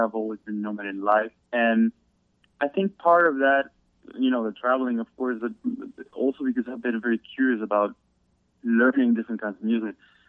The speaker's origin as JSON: {"language": "English", "country": "Brazil", "tie": "born or raised there", "also_born_or_lived": "Mexico / Barcelona, Spain / Amsterdam, Netherlands / Rotterdam, Netherlands", "said": "So I was born in Mexico, partly raised in Brazil, and then I lived in Europe for almost 6 years. I lived in Barcelona for 1 year, and then in Amsterdam for 2.5, and then in Rotterdam for almost 2.5."}